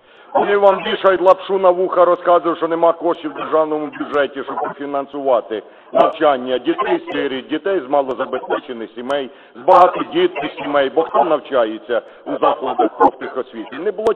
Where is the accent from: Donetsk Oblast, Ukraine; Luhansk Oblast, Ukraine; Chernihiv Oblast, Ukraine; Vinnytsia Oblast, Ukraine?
Chernihiv Oblast, Ukraine; Моя рідна Чернігівщина, Талалаївський район.